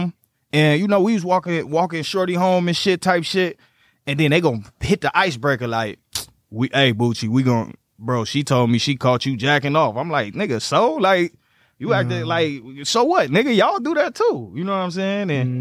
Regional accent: Chicago, Illinois, United States; Nah, I'm from Chicago.

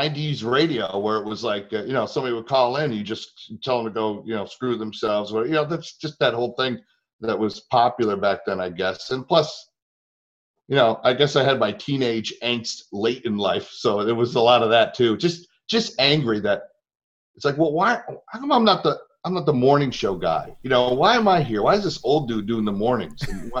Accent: Syracuse, New York, United States; Even though I'm from Syracuse, you know, they hear the state New York, they think the city

